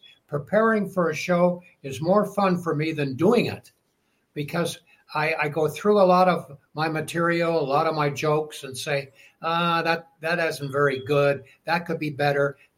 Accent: Canada; because I'm a Canadian

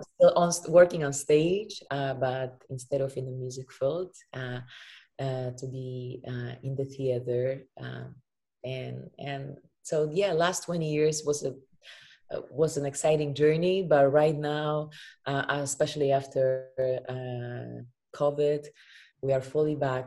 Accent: Wałbrzych, Lower Silesian Voivodeship, Poland; moved away as an adult; also born or lived in Paris / Korea / London; I was born and raised in Wałbrzych, and back in 1999 I left Poland to Paris, and I lived there, and then I lived in Asia, Korea, in London, and Mexico, and then I've spent over 10 years living in Los Angeles.

